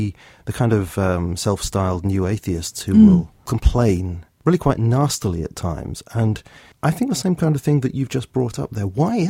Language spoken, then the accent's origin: English; United Kingdom; I'm going to say amen because I'm a Brit.